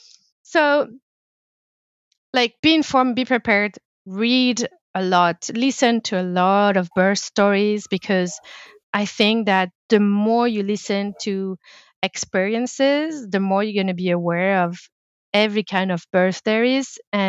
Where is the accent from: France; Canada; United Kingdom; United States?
France; And France, I mean, I come from France and I've always thought that we were in a good place in France.